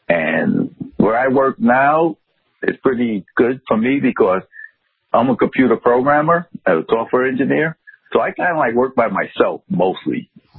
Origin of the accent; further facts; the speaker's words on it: New York City, New York, United States; not like New York City where I grew up at. I'm originally from New York, and I have family in New York and upstate New York.